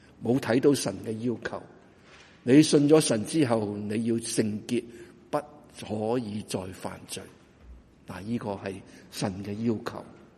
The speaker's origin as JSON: {"language": "Cantonese", "region": "Guangdong", "country": "China", "said": "所以我哋广东人话笨唔笨啲啊"}